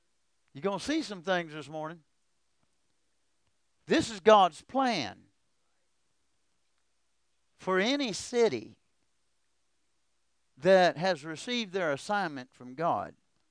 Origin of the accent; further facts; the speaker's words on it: Wilmore, Kentucky, United States; When I was growing up in Wilmore, the streets were a safe place.